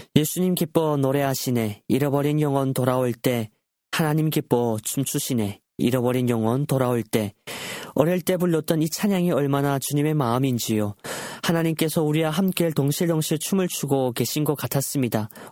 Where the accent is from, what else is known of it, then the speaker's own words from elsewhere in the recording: North Korea; 사랑하는 나의 고향 북조선 땅에도 인간의 눈으로 보면 어둠이 짙어 보이기만 합니다.